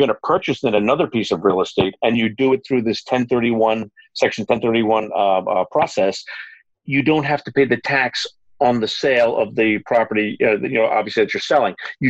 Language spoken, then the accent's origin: English; New York, United States; now in Philadelphia, United States; I grew up on Long Island, New York, and I used to work for a tech company up there.